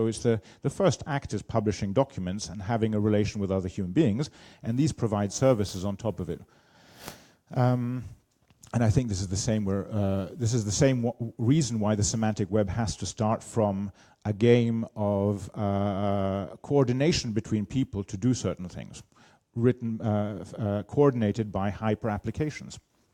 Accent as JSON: {"language": "English", "region": "England", "country": "United Kingdom", "said": "I'm English, but my mother's Austrian, lived in France."}